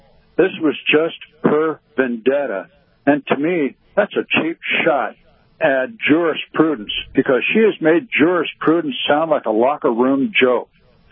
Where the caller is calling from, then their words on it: Maine, Minnesota, United States; I'm calling from a little township of Maine, Minnesota. Population of about 20, I think.